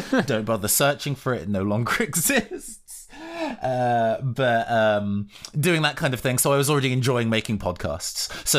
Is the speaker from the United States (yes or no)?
no; London, United Kingdom; now in Manchester, United Kingdom; I'm based in London, or I grew up in London. And 5 years ago, I moved up to Manchester to work in broadcasting.